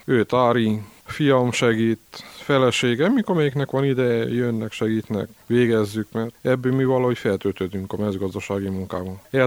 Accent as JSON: {"language": "Hungarian", "town": "Bonyhád", "region": "Tolna", "country": "Hungary", "tie": "born or raised there", "said": "Nekünk itt van a helyünk, mi itt nőttünk fel, itt neveltek minket, itt fogtuk fel az életet, mi ezt tudjuk becsülni, ami itt van Bonyhán."}